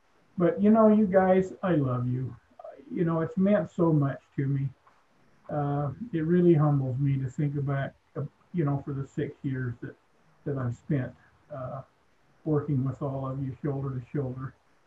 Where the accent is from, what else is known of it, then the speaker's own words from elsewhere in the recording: North Salt Lake, Utah, United States; he could see that I was from North Salt Lake, and he started going off on North Salt Lake because he lived in Bountiful at the time.